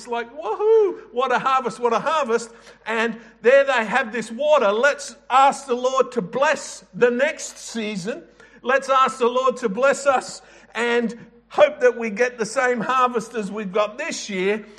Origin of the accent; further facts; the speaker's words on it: Adelaide, South Australia, Australia; now in Brisbane, Australia; So we drink, especially up here in Bris Vegas, where I grew up in Adelaide.